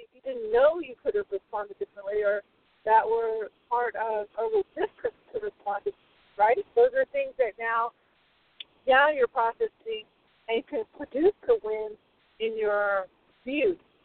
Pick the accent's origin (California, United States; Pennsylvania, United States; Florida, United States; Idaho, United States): California, United States; San Diego; I'm from San Diego. I lived there all my life except for school, college